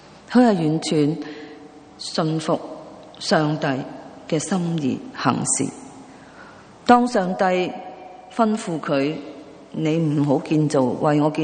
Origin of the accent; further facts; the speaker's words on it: Hong Kong; 我们来自香港的，我们都曾经在殖民地生活